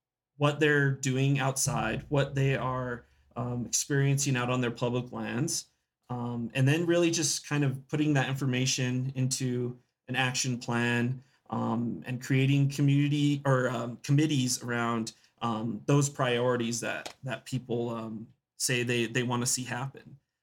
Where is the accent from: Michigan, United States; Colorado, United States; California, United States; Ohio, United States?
Colorado, United States; Alamosa; I grew up in Alamosa, but you know, I was in the market to buy a house and I found the perfect one in Monta Vista